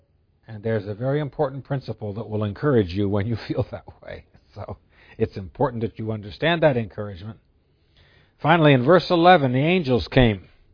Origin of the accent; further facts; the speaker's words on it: New Jersey, United States; I grew up in New Jersey, and in New Jersey, if I want to speak to one person, I say you